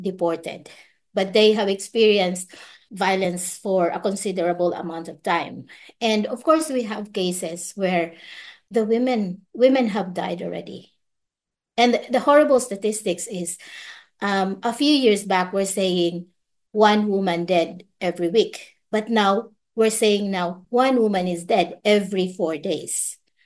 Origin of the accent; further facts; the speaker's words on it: Philippines; I'm a Filipina, so in the Philippines